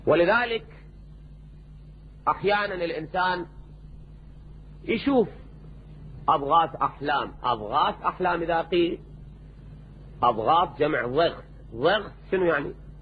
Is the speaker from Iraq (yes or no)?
yes; Najaf, Najaf Governorate, Iraq; بس انا من النجف لكن ما اذكر كلمتها الى الان